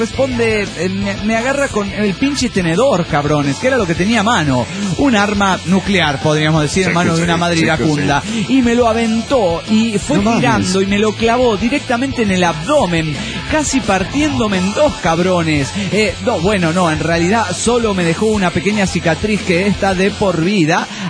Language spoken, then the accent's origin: Spanish; Toluca, State of Mexico, Mexico; de Toluca, México.